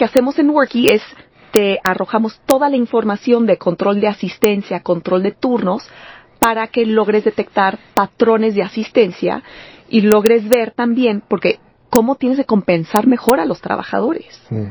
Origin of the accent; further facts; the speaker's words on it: Mexico; cuánta chamba podemos sacar como mexicanos, comparado con personas de otras nacionalidades